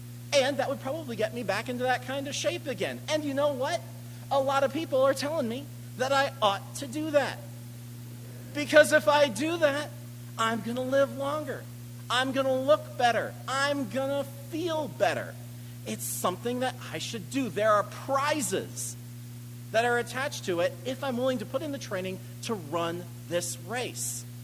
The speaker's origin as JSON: {"language": "English", "region": "California", "country": "United States", "said": "I came here from California. I did not know that food was supposed to taste good."}